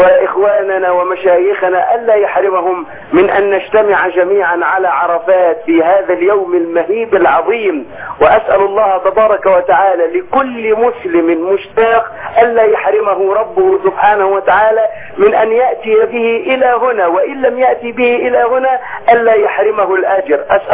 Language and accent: Arabic; Egypt; أن يؤمن بلدنا مصر